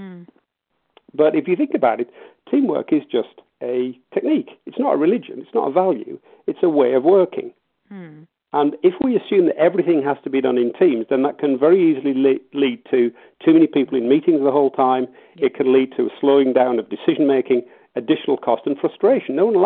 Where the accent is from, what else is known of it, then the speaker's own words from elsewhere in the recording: Yorkshire and the Humber, United Kingdom; As a Yorkshireman and naturally generous, I get disappointed by that.